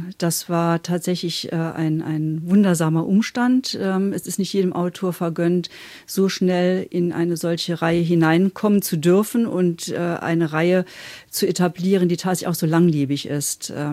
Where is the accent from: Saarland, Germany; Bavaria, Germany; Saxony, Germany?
Saarland, Germany; Saarlouis; born there; im Saarland geboren, direkt an der französischen Grenze, also einen Steinwurf sozusagen entfernt in Saint-Louis, der Sonnenstadt, der Gründung von Louis XIV.